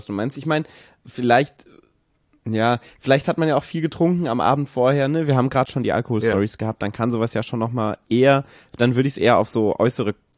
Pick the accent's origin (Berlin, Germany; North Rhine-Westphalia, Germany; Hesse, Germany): Hesse, Germany; Kassel; ich komme ursprünglich aus Kassel und da treffe ich mich an Weihnachten immer mit meinen Freunden.